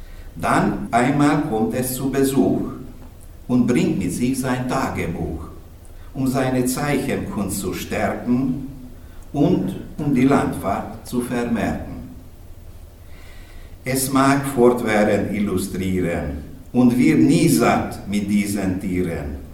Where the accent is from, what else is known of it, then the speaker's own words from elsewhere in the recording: Hungary; zwar meine Muttersprache Deutsch ist, aber als ich dann in die Schule gekommen bin, dann musste ich die ungarische Sprache erlernen natürlich. Und am Ende war es schon so, dass man am Ende Ungarisch viel besser konnte als Deutsch.